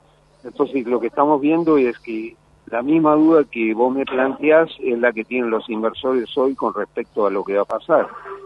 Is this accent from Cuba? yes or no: no; Argentina; siento orgullo como argentino de los médicos que tenemos en la Argentina